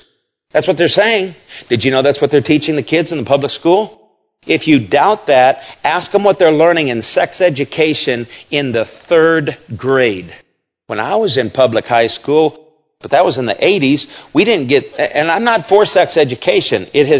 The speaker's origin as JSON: {"language": "English", "country": "United States", "tie": "born there", "said": "I feel very blessed to have been born in America. I'm glad I'm an American"}